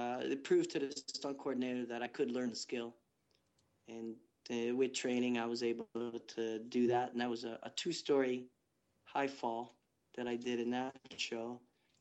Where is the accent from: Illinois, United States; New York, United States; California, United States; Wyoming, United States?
Illinois, United States; Chicago; and then I'm originally from Chicago, so there's a lot of theater and improv in Chicago.